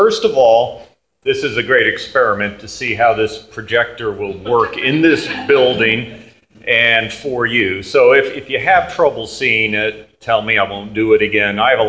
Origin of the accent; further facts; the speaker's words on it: Tennessee, United States; also born or lived in New York; Try not to hold it against me that I was born in New York, because I literally only remember two snippets of my 5 years there. So it's technically my home, but Tennessee's my home.